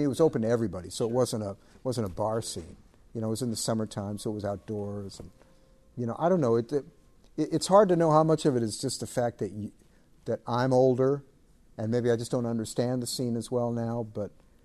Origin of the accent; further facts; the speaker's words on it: St. Louis, Missouri, United States; like teenage dances around where I grew up in St. Louis.